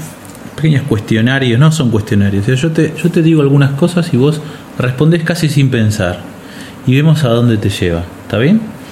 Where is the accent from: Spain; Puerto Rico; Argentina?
Argentina; Porque yo, bajo todo punto de vista, siento que soy argentino.